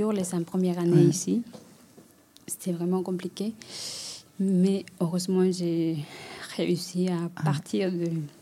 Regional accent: Bolivia; French is a second language; moved away as an adult; now in Geneva, Switzerland; Alors moi, je viens de la Bolivie. Et puis ça fait 17 ans que je suis là. Donc voilà, j'ai arrivé en 2008, j'ai arrivé à Genève

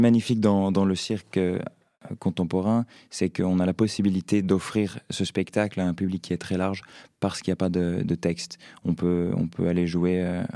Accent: Colombey, France; Alors, j'ai grandi à Colombey, donc je suis de pas très loin d'ici.

